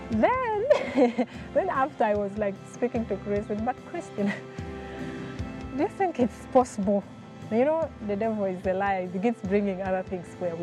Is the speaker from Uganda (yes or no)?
yes; Kakira, Eastern Region, Uganda; born there; I was born in Kakira in Jinja District.